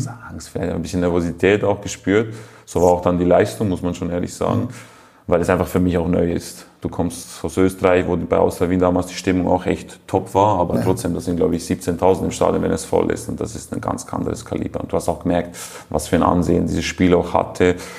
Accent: Switzerland; in die Schweiz gehen, in meine Heimat.

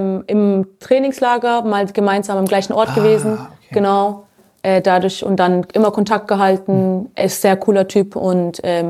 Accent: Baden-Württemberg, Germany; Also, ich komme ja aus dem Schwabenländle und ich würde sagen, ich habe einfach beides in mir, dieses albanisch-kosovarische

